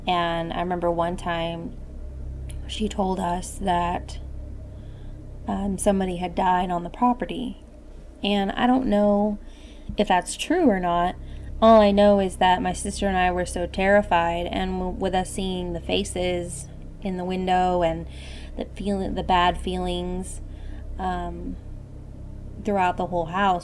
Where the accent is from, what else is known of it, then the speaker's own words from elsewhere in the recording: Dallas, Texas, United States; I am from Dallas, Texas.